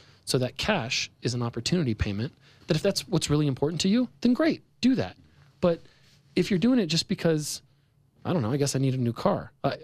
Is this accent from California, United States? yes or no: yes; Sacramento, California, United States; moved away as an adult; now in Denver, United States; I grew up in Northern California, came out here to go to DU, and have stayed out here ever since. So I'm a transplant. I'm from the not cool Northern Sacramento part of California, and will never live there again.